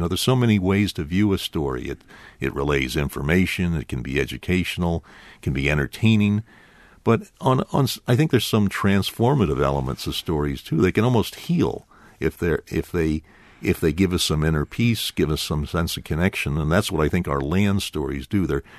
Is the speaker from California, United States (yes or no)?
no; Pennsylvania, United States; moved away as an adult; now in Wisconsin, United States; I'm not a Wisconsin native. I came here from Pennsylvania about 30 years ago.